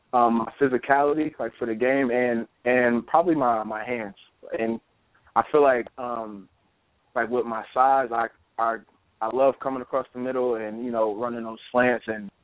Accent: New York, United States; just growing up in New York, my favorite team, of course, is the Giants, New York Giants.

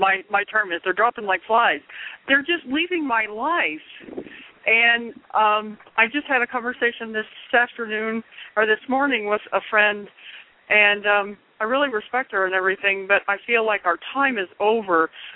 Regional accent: Colorado, United States; I'm from Colorado.

